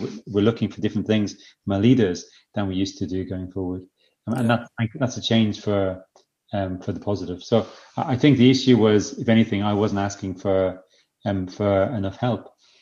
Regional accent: Ireland; As an Irish Catholic, I feel guilty for everything

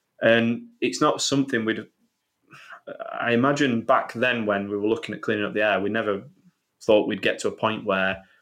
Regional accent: Sheffield, Yorkshire and the Humber, United Kingdom; Like I say, I'm from Sheffield, and it's driven off steel industry from back in the day.

